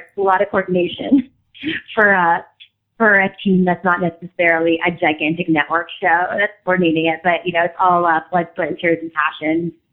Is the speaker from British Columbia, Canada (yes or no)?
no; Montreal, Quebec, Canada; I grew up in Montreal, so I'm have a European vibe